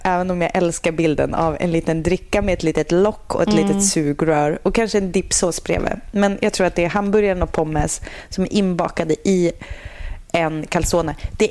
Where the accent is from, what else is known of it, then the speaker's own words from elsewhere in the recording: Sävar, Västerbotten County, Sweden; Jag kommer ju också från Sävar.